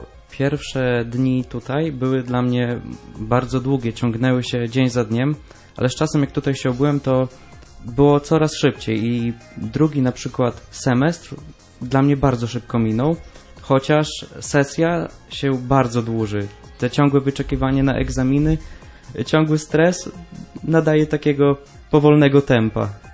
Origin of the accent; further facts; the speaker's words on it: Podlaskie Voivodeship, Poland; Jako że pochodzę z Podlasia, to w szczególności mogę polecić Puszczę Knyszyńską